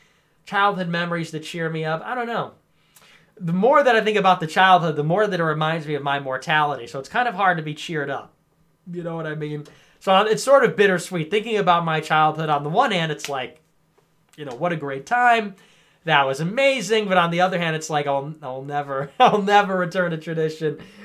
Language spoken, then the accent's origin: English; United States; I'm an American. I like the sugar component.